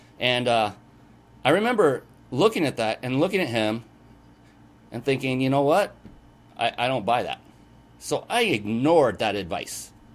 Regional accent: West Coast, United States; now in Los Angeles, United States; I'm from the West Coast. We're doing this live from near Los Angeles in California.

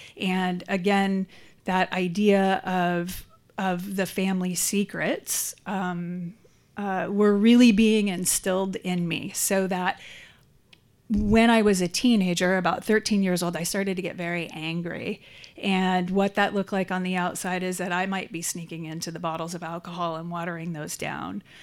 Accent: Texas, United States; born there; I was born in Texas, proud Texan, to a single mom. I was raised an only child.

